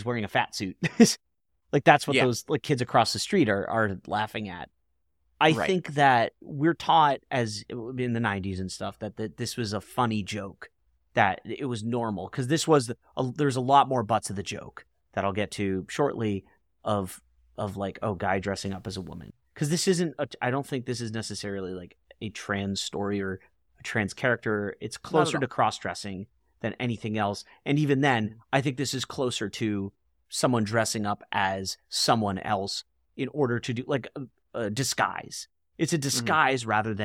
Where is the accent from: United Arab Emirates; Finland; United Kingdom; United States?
United Kingdom; England; I come from England. It's a wonderful island.